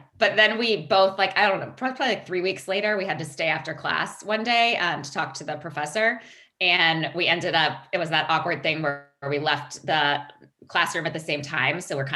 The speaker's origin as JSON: {"language": "English", "town": "Virginia Beach", "region": "Virginia", "country": "United States", "tie": "born or raised there", "said": "And I grew up in Virginia Beach."}